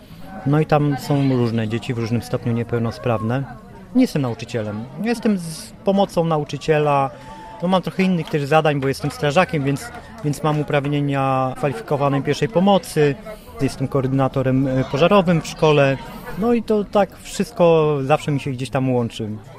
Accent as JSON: {"language": "Polish", "town": "Warsaw", "region": "Masovian Voivodeship", "country": "Poland", "tie": "born or raised there", "said": "Moje związki ze strażą dosyć późno się zaczęły tak naprawdę, bo ja się wychowałem w Warszawie."}